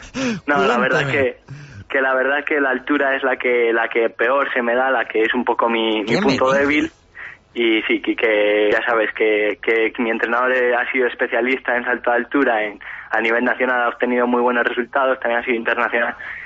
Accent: Quintana, Castile and León, Spain; Sí, así es. Yo soy de Quintana

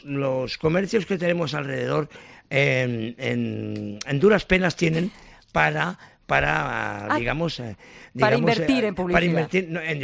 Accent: Barcelona, Catalonia, Spain; nosotros somos de Barcelona

